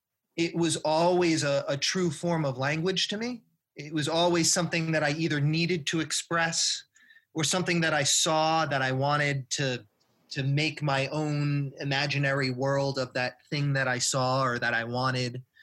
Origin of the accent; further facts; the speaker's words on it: New Jersey, United States; I grew up on the East Coast. I grew up in suburban New Jersey, right outside of New York City.